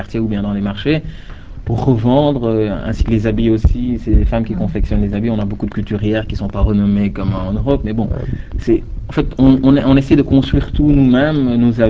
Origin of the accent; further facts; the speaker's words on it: Dakar, Senegal; En fait, moi, je viens principalement de Dakar. Mes parents sont de Dakar, je suis né à Dakar. Et à Dakar, on parle principalement le Wolof. C'est l'une des langues principales du Sénégal.